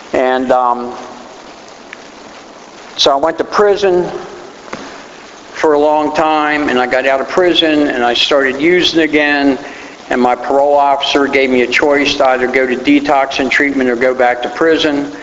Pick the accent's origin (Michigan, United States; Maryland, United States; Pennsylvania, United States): Maryland, United States; Baltimore; I'm from Baltimore.